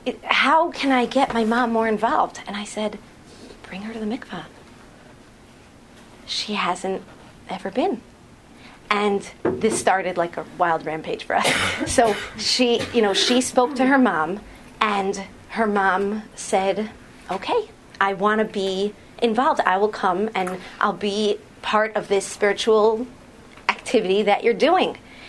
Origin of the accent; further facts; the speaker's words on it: New Haven, Connecticut, United States; I'm from New Haven, Connecticut.